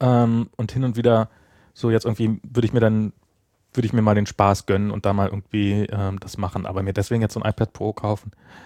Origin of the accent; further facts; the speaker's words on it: East Germany, Germany; Ja, ich bin halt Ossi, ne?